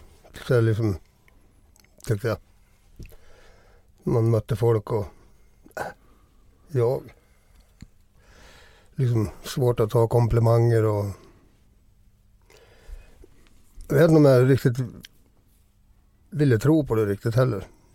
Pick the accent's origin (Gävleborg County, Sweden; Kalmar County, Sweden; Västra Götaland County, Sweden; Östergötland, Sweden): Gävleborg County, Sweden; Gävle; Och så sen när vi spelade hemma i Gävle också.